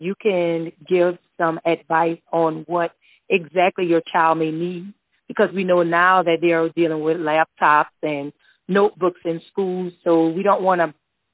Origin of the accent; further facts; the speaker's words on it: Louisiana, United States; I'm originally from Louisiana, and I was a single parent one time myself.